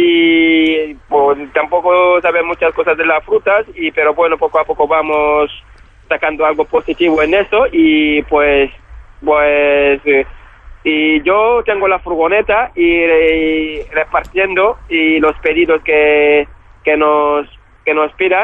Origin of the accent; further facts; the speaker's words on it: Conakry, Guinea; now in Spain; Sí, Guinea, Conakry, sí.